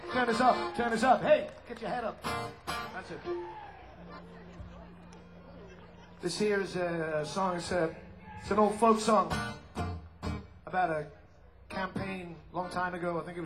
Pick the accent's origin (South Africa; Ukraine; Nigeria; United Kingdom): United Kingdom; England; now in United States; I'm sorry to tell you, governor, but I'm English.